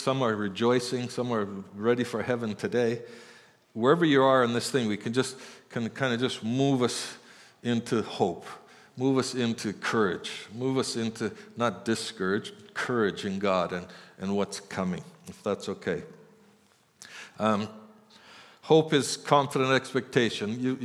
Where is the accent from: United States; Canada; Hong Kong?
Canada; Black Falls; just life itself, growing up in Black Falls. You know, I didn't even know it, but it had the reputation of a rough town, a fighting town.